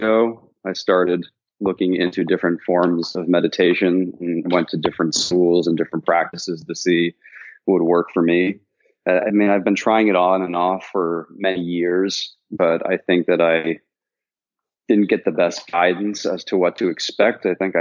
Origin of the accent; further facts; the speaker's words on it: Vienna, Austria; moved away as an adult; I was born in Vienna, Austria. Mm-hmm. I grew up in Austria. And then I went to New York to study for college, New York State.